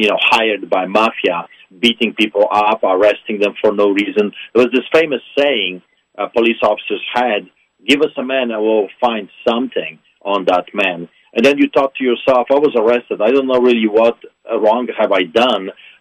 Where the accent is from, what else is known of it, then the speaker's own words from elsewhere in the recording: Poland; moved away; I grew up in Poland under the boots of the Soviets behind the Iron Curtain.